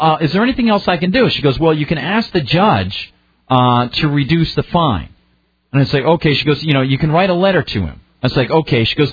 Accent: New Hampshire, United States; we come from New Hampshire.

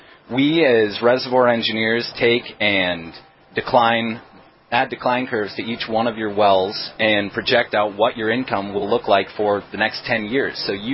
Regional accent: Watford City, North Dakota, United States; We're both originally from Watford City

